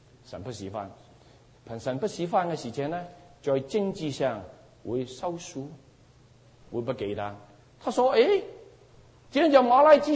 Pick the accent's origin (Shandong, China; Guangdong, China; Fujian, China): Guangdong, China; Chinese is a second language; 我听不懂，我广东人，不知道我听不懂你这个国语